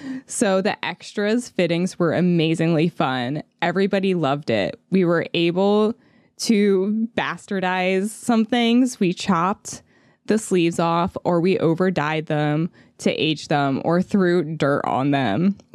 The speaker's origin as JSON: {"language": "English", "country": "Australia", "said": "Well, being Australian, we weren't really in the fashion world yet."}